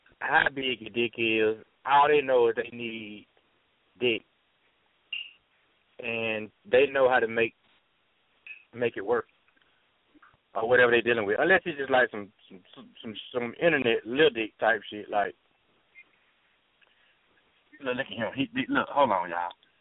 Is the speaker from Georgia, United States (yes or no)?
yes; Macon, Georgia, United States; I'm from the Eastside, too.